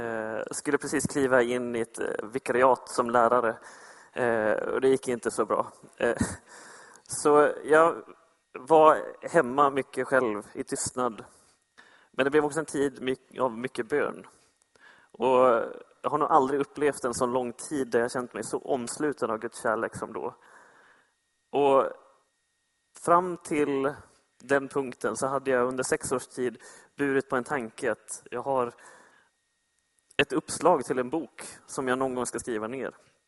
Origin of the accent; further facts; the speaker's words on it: Vännäs, Västerbotten County, Sweden; now in Gothenburg, Sweden; Jag är ursprungligen norrlänning, född i Vännäs heter det, utanför Umeå.